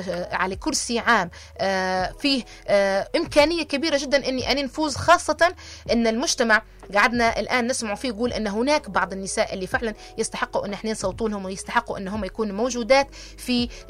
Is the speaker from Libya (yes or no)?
yes; Libya; في بعض الانتخابات اللي صارت عندنا في ليبيا